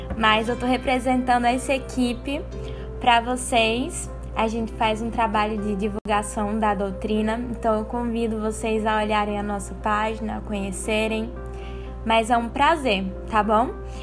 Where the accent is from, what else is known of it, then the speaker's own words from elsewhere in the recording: João Pessoa, Paraíba, Brazil; Eu sou aqui de João Pessoa, da Paraíba, o extremo nordeste, né? Extremo oriente aqui do Brasil.